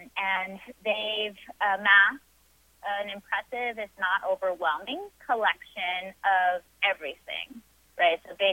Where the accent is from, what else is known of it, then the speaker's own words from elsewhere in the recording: New Orleans, Louisiana, United States; moved away; I was born and raised in New Orleans. I was displaced to Texas after Hurricane Katrina.